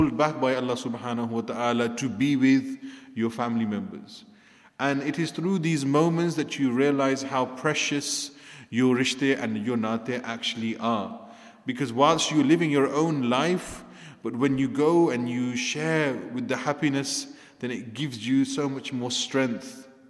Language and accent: English; Redditch, West Midlands, United Kingdom; from yesterday's event that took place in my hometown in Redditch.